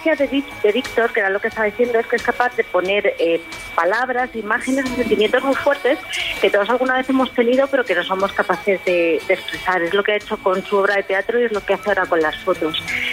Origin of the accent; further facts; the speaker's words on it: Madrid, Community of Madrid, Spain; los que somos de Madrid de toda la vida estamos acostumbrados a ver las cosas